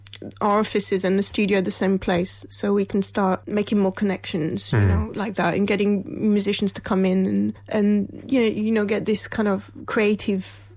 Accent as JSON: {"language": "English", "town": "Poitiers", "region": "Nouvelle-Aquitaine", "country": "France", "tie": "born or raised there", "second_language": "English", "lives_now": "London, United Kingdom", "said": "I grew up in a town called Poitiers, so middle west of France."}